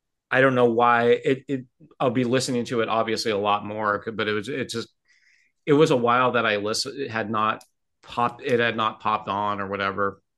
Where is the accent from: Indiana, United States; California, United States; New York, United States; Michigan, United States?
California, United States; Yeah, there is that, and I'm from Southern California, so.